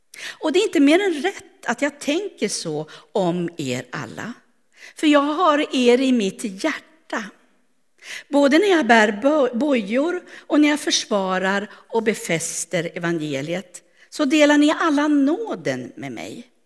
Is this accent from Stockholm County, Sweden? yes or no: no; Strängnäs, Södermanland, Sweden; jag är född i Strängnäs, där tillbringar familjen barndomstiden.